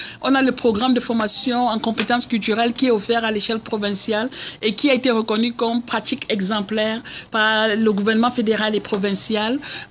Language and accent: French; Cameroon; c'est un proverbe qu'on utilise beaucoup en Afrique, au Cameroun, dans mon pays d'origine.